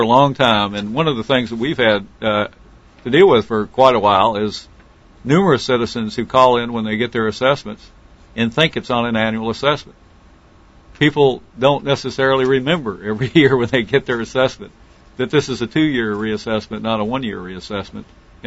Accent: Pulaski, Virginia, United States; also born or lived in Montgomery County, Virginia; By the way, I grew up in Pulaski, Virginia, and Montgomery, and also in Montgomery County earlier, so I'm from Southwest Virginia.

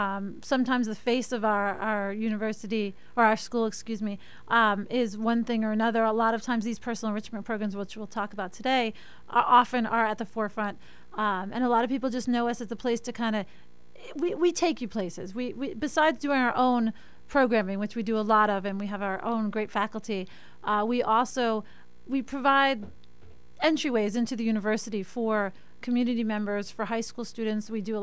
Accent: New York, United States; moved away as an adult; From New York City originally. My husband and I came down here at about almost 12 years ago, just looking for a new life outside of New York City

